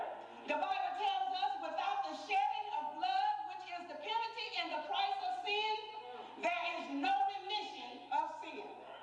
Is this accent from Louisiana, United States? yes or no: yes; Alexandria, Louisiana, United States; Now, they may have had S&H Green Stamps here in Alexandria, but because I was raised up here in the Sonia Quarters, and all we had was love for one another, I wasn't familiar with S&H Green Stamps.